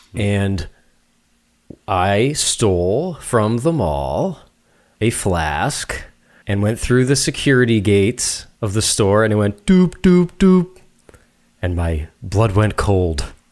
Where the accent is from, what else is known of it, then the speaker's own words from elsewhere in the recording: Ireland; I can say paddy wagon, by the way, I'm Irish.